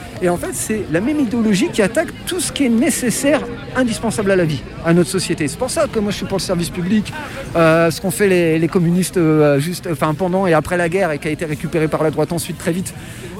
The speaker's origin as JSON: {"language": "French", "town": "Creil", "region": "Hauts-de-France", "country": "France", "tie": "born or raised there", "said": "moi je suis né à Creil, je considère depuis longtemps que c'est déjà la banlieue, c'était notre terrain de jeu ici."}